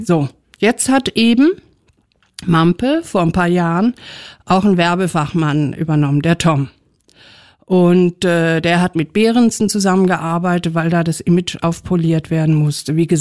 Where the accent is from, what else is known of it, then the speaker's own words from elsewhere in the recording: Berlin, Germany; jeder kennt eigentlich als Berliner diesen kleinen Elefanten, der da immer dran hängt.